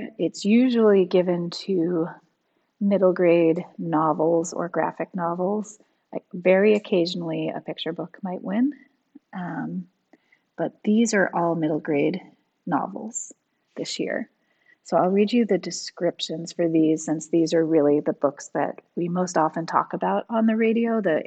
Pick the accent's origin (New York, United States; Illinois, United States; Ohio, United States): New York, United States; Hudson